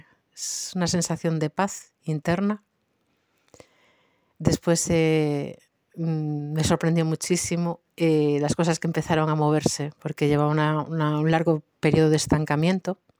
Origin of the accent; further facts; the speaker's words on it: Ponteareas, Galicia, Spain; soy de Pontareas.